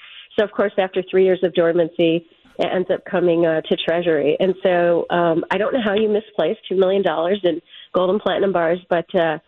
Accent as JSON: {"language": "English", "region": "Pennsylvania", "country": "United States", "said": "Well, I'm from Bradford County."}